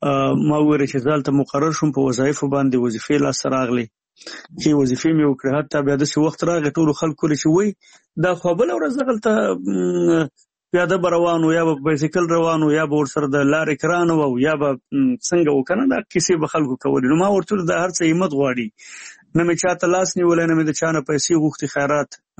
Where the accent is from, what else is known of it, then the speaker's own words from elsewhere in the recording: Nangarhar, Afghanistan; زمونږ کلی د دغه نه ډېر لرې دی د جلال آباد نه د ښار نه چې 15 کیلومتره یو خوا